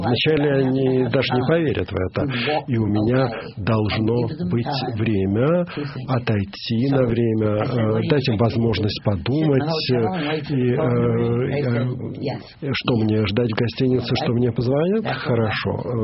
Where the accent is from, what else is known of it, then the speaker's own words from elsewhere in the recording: Maine, United States; Russian is a second language; Я из штата Мэн, и я говорил о том, что я вернулся из Москвы.